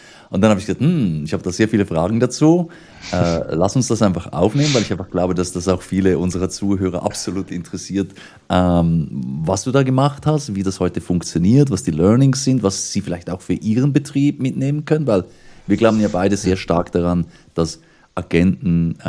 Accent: Switzerland; bei uns in der Schweiz

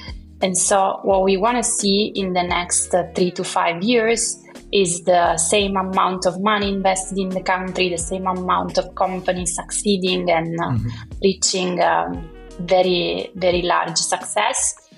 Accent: Turin, Piedmont, Italy; English is a second language; I'm from Turin, so I feel like I'm not neutral on this answer.

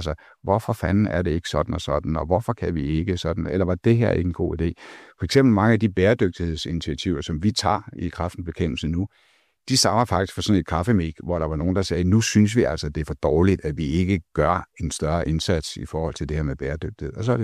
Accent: Greenland; Jeg er vokset op på Grønland, eller delvis vokset op på Grønland.

